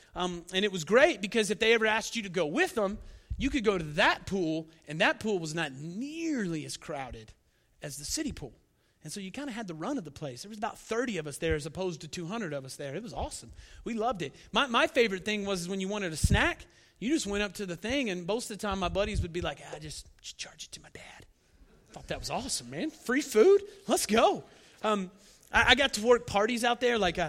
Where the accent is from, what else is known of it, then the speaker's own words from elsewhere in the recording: Dalhart, Texas, United States; Now, when I was a kid growing up in Dalhart, I thought the coolest thing in the world was to go to the country club.